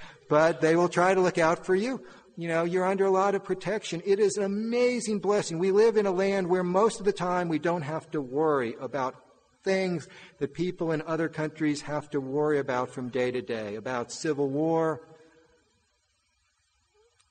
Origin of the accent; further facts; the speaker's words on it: United States; Being an American is so like being a Roman.